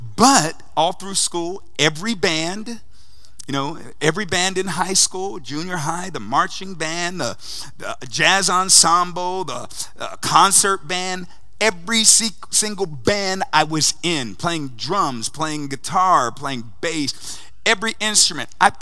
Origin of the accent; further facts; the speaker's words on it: Ohio, United States; I grew up in Ohio, so in Ohio, Ohio State had to accept everybody that lived in Ohio.